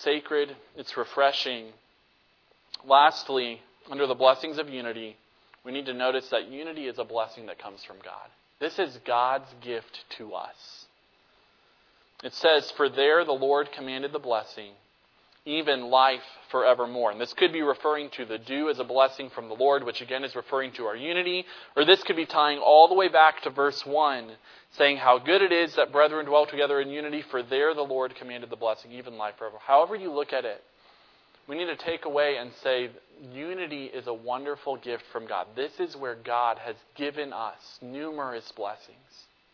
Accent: North Carolina, United States; You know, growing up in North Carolina, dew was a pain sometimes because it was always moist in North Carolina.

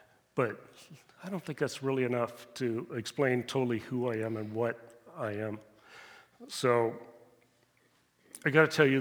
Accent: Dayton, Ohio, United States; I grew up here in Dayton most of my life. I was a latecomer. I came in second grade, so I was a really latecomer.

